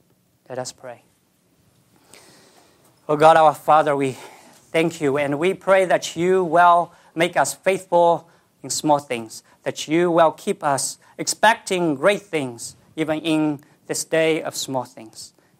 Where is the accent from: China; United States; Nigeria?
China; English is a second language; I came from China, and I'm always amazed by the rapid growth of the churches in China, in my home country.